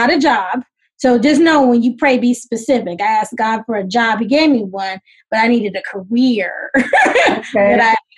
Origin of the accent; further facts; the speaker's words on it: Seattle, Washington, United States; A lot of people think it started in Seattle because I'm from Seattle